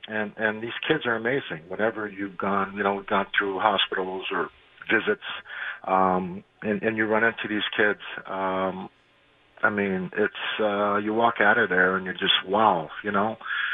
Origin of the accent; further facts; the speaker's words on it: Montreal, Quebec, Canada; we grew up in Montreal